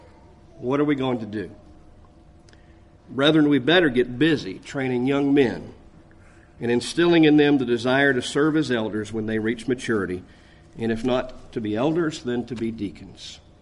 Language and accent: English; Lakeland, Florida, United States; I grew up in Florida and watched most of the Apollo and many of the shuttles go off from my home in Lakeland.